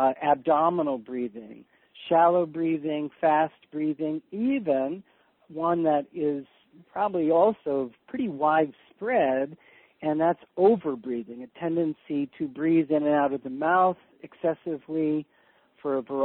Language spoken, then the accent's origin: English; New York, United States; I grew up in outside of New York, and I grew up with a father who was slowly dying of emphysema.